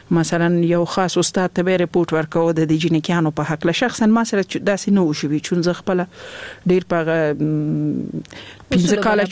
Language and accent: Pashto; Laghman, Afghanistan; also born or lived in Nangarhar; زه خپل د لغمان ولایت یم